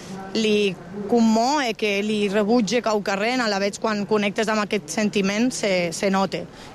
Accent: Catalonia, Spain; first language Aranese; Era la meva llengua materna, mon pare era la meva mare, m'han parlat tots tenen aranès, era la meva família i tot aranesa.

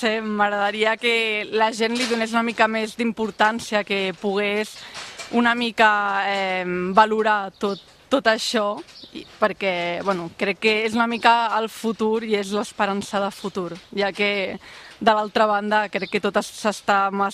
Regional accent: Barcelona, Catalonia, Spain; Sí, Barcelona ciutat.

